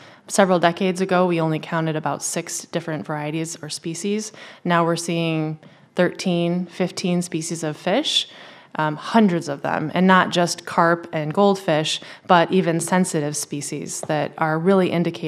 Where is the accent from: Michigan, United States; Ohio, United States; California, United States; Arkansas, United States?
Michigan, United States; Well, I grew up in the Rouge at the confluence of the Walled Lake Branch and the Johnson Creek. If anyone knows where that is, you can figure out where I grew up. So it's sort of full circle. I grew up here, I left for a long time